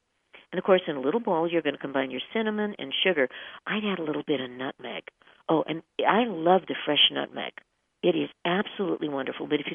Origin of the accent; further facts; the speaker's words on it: Alaska, United States; I'm going to be back in my home state as of tomorrow. So we'll be broadcasting live again from the Pacific Northwest because, as I mentioned to you earlier, I'm right here in Anchorage, Alaska